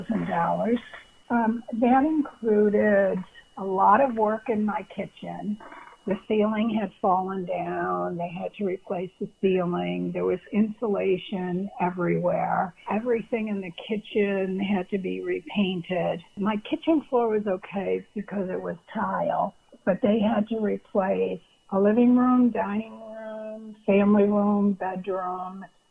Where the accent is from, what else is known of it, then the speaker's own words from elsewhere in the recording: Buffalo, New York, United States; also born or lived in Pennsylvania, United States; now in Texas, United States; No, I'm from Buffalo, New York.